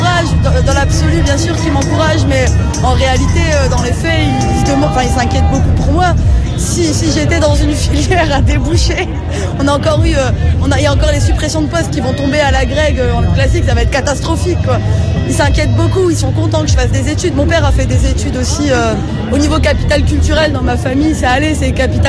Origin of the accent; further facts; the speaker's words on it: Hauts-de-France, France; je suis pas de région parisienne, moi je viens du Nord-Pas-de-Calais. Bon, mine de rien, même si je vivais à Lille, quand j'étais à la fac à Lille, j'ai fait ma licence là-bas.